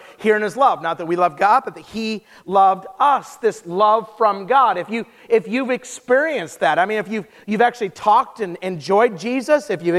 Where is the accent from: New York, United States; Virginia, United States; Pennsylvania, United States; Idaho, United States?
Idaho, United States; Twin Falls; I'm from Idaho, and I just met somebody who was born in Idaho or grew up in Wendell. That's like 30 minutes from where I grew up.